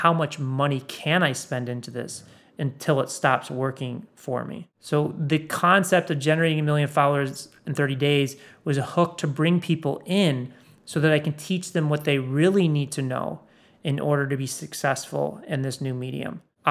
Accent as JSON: {"language": "English", "town": "Chicago", "region": "Illinois", "country": "United States", "tie": "born or raised there", "said": "So I grew up in Chicago, and you know, people often ask me, you know, when did I know I was an entrepreneur?"}